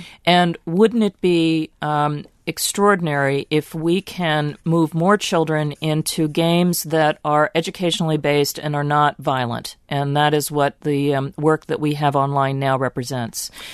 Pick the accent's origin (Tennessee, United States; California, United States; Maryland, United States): Maryland, United States; And I grew up outside of Baltimore and had a public school education